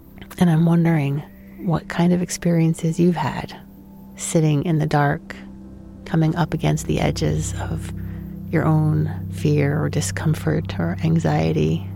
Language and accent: English; New York City, New York, United States; I grew up in New York City, and I felt comfortable on the lit streets, even late at night.